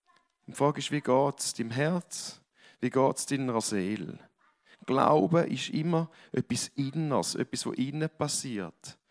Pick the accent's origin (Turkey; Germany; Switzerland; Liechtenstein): Switzerland; Dann probiere ich als Schweizer immer. Ich sage, oh, thank you, I'm fine, I just arrived from Switzerland.